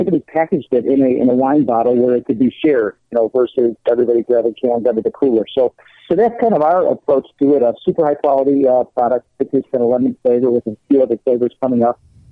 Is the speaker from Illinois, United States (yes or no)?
yes; Orland Park, Illinois, United States; growing up in Orland Park, Illinois, and doing what we're doing.